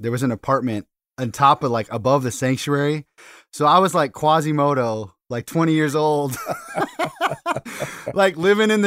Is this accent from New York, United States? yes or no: no; Washington, United States; and I grew up outside Seattle.